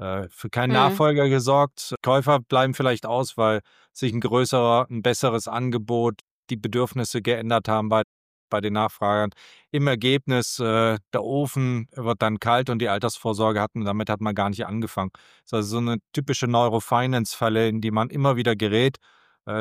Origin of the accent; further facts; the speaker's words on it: Hamburg, Germany; als Hamburger Kaufmann würde ich sagen, setze nie dein Kapital komplett auf ein Schiff